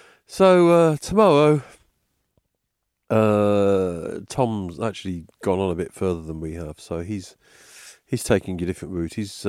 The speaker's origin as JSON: {"language": "English", "town": "Birmingham", "region": "West Midlands", "country": "United Kingdom", "said": "but of course we're from Birmingham, you know, so the scenery is pretty novel for us."}